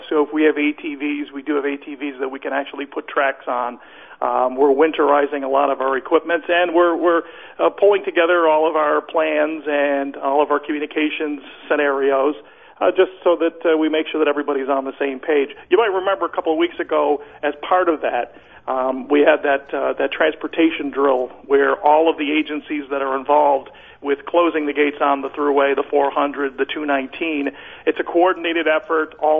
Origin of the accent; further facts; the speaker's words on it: New York, United States; I'm born and raised in Western New York. I take advantage of it.